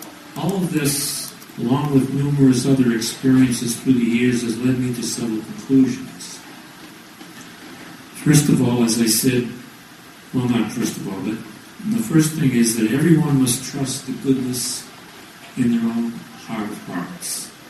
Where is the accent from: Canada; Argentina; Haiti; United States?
United States; Boston, Massachusetts; I'm one of 10 children, 7 of whom lived to adulthood. I grew up in Boston and joined the U.S. Air Force, as you heard a little while ago, at the ripe old age of 17, for a 4-year term.